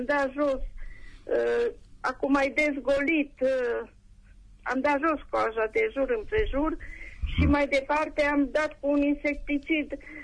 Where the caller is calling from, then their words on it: Târgu Mureș, Mureș County, Romania; din Târgu Mureș.